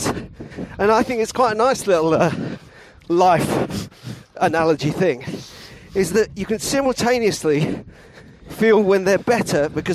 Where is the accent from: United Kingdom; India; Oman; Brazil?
United Kingdom; London; I'm from London.